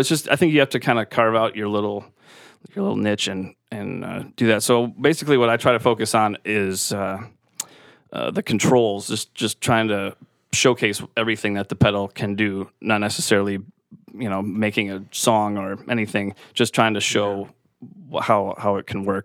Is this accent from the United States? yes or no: yes; Milwaukee, Wisconsin, United States; now in North Carolina, United States; Well, I am from Milwaukee originally, and then I moved to North Carolina, met my wife.